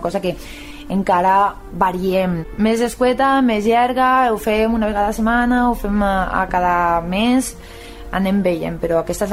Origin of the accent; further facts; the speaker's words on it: La Vilavella, Valencian Community, Spain; jo mateixa soc de la Vila Vella